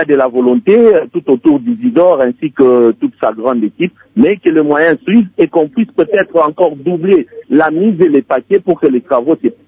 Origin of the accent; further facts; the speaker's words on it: DR Congo; en tant que Congolais